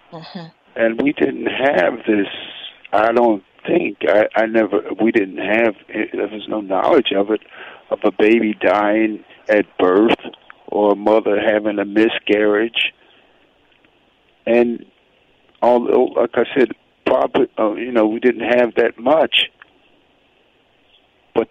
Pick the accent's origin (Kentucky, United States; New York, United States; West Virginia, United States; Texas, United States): West Virginia, United States; born there; like I was born in West Virginia, and we didn't have a whole lot